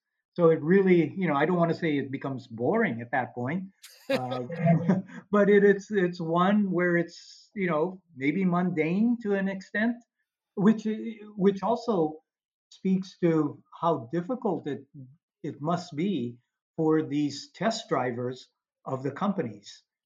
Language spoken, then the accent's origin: English; Hawaii, United States; moved away as an adult; No, I'm not. I was born and raised in Hawaii and grew up there.